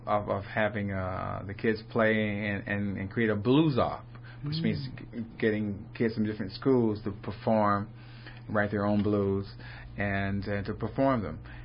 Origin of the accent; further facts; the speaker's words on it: Los Angeles, California, United States; I'm from Los Angeles, and actually, I just walked in school